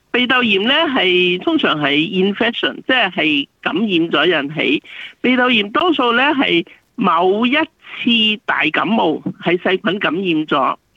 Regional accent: China; 我哋中国人有句话讲咧

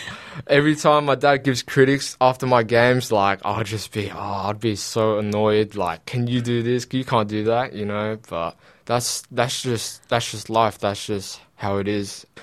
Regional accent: Sydney, New South Wales, Australia; dad and mum are both Indonesian. My mum's born in Indonesia and my dad is born here. So I grew up in Sydney all my life, pretty much.

